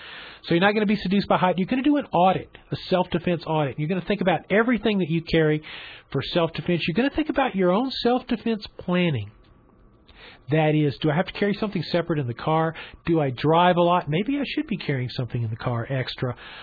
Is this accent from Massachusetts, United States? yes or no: no; Memphis, Tennessee, United States; and I'm from Memphis, as you know, and so they're kind of a home group